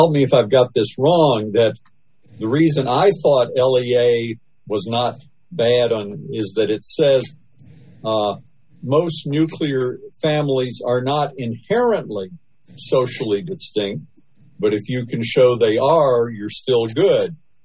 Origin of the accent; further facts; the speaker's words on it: Kentucky, United States; I'm from Kentucky. We talk about the Hatfields and the McCoys.